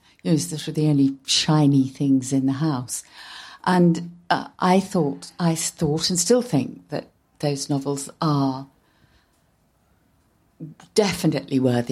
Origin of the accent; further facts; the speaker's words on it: Nottingham, East Midlands, United Kingdom; I grew up in Nottingham